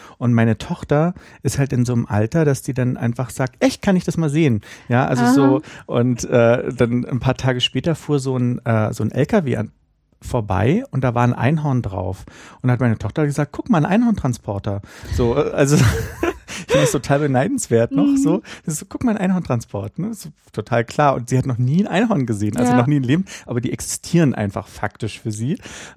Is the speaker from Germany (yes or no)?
yes; Berlin, Germany; Ich bin ja auf dem Sophienkirchhof groß geworden, in Berlin-Mitte, an der Sophienkirche.